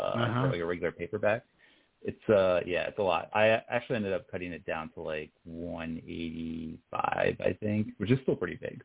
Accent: Tomsworth, New Jersey, United States; Back in my hometown of Tomsworth, New Jersey, in the 90s, this actually kind of happened.

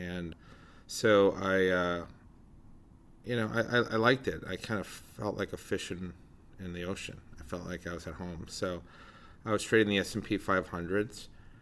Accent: Chicago, Illinois, United States; I'm 54 years old. I'm a Gen Xer, and I'm from Chicago my whole life.

